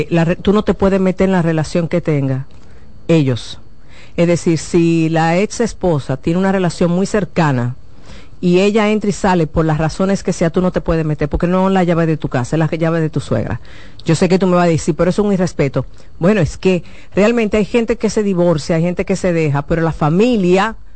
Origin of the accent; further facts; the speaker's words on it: Dominican Republic; Como buenos dominicanos, miren, ahí es una muestra de que la puntualidad sí existe y sí es posible.